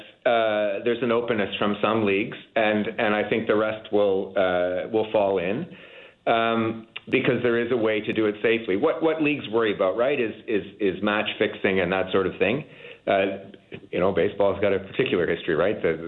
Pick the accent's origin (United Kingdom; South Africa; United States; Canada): Canada; Niagara, Ontario; I've already mentioned to you, I grew up in Niagara.